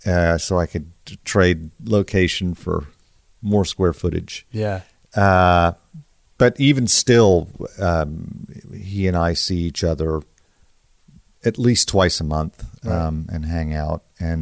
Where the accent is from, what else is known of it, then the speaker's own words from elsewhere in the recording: Oklahoma, United States; I'm from Oklahoma.